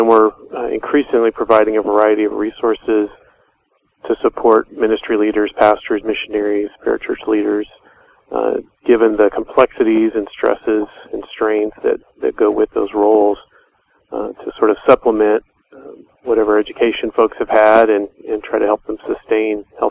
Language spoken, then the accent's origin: English; Nashville, Tennessee, United States; I grew up in Nashville, Tennessee, and the senior pastor of the church I grew up in would regularly talk about and preach about a call to full-time ministry.